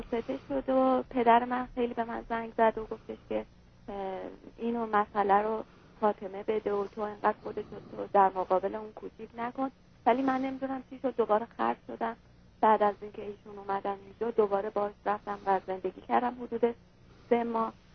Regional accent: Iran; اگر این حرف رو میزنی من ایرانیم

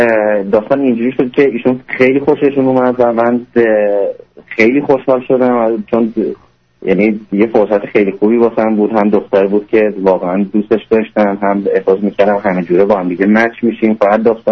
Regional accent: Sweden; also born or lived in Iran; من بزرگ شده سوئد هستم، 8 سالم بود، تقریبا 7-8 سالم بود از ایران رفتیم به سوئد، آخرشم دیگه یعنی تا الان دیگه همش اروپا بودم دیگه.

